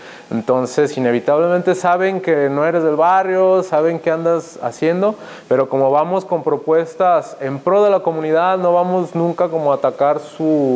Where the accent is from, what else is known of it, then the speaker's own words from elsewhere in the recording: Miravalle, Mexico; yo como nacido y criado en Miravalle, una zona conflictiva desde